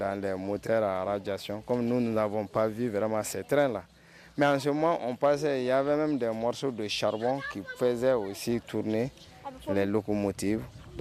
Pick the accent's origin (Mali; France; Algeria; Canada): Mali; Koulikoro; moi j'ai passé toute mon enfance à Koulikoro ici.